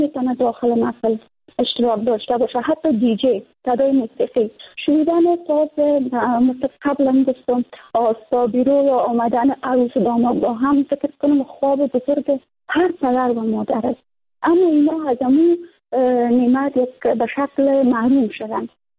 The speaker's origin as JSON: {"language": "Persian", "country": "Afghanistan"}